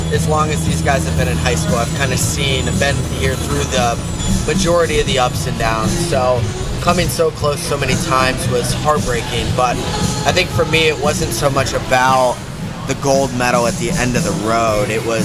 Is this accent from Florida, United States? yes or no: yes; Brandon, Florida, United States; I grew up in the Brandon program. That's right down the street.